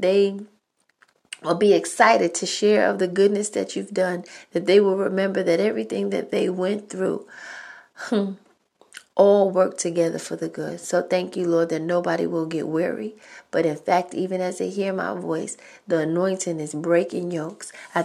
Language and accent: English; New York City, New York, United States; I just got back from New York, my hometown, New York City.